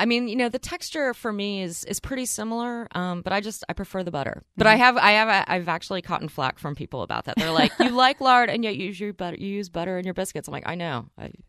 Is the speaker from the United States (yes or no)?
yes; Dallas, Texas, United States; also born or lived in Houston; now in New York, United States; like, you know, because I grew up in Dallas and in Houston, mm-hmm. and then I spent some time in Austin. And so my when I moved to New York, my experience was pretty much limited to those three locations.